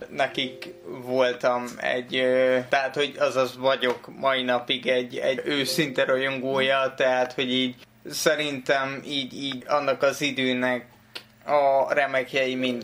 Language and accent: Hungarian; Nyíregyháza, Szabolcs-Szatmár-Bereg, Hungary; also born or lived in Nagykálló; Igazából Nyíregyházán nőttem föl, nyírszülőbe, egy lakásotthonba, félig meddig utána Nagykállóba, a nevelőszülőnél. Tehát ahonnan 18 évesen szedtem a sátorfámat, és nekiindultam a nagyvilágnak.